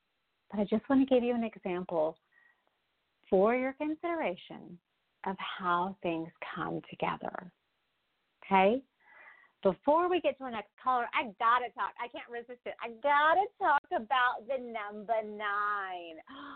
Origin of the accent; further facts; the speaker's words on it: California, United States; I'm from SoCal myself.